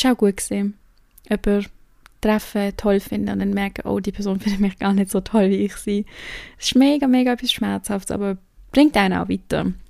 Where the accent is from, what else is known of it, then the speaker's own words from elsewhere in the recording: Switzerland; Aber ich bin nicht in Basel aufgewachsen, sondern so nebendran.